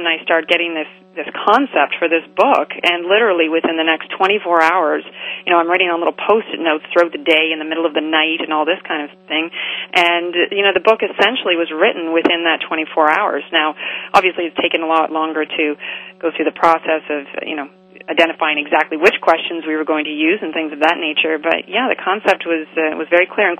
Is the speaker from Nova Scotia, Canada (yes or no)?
yes; Halifax, Nova Scotia, Canada; I'm actually from Halifax, Nova Scotia, originally.